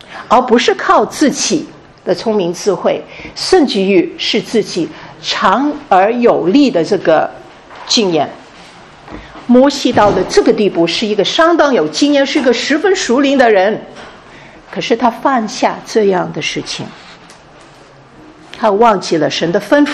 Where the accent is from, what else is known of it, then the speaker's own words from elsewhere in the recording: China; 我们中国人的背景一定会说以下的一句话